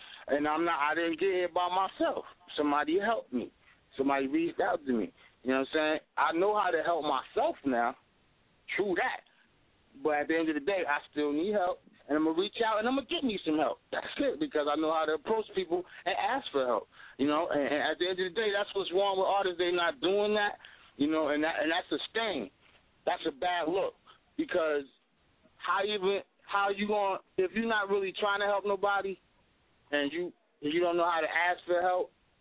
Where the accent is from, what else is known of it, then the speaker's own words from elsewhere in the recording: New Jersey, United States; so I'm from Jersey, so, like, he was moving around Jersey when he first got on.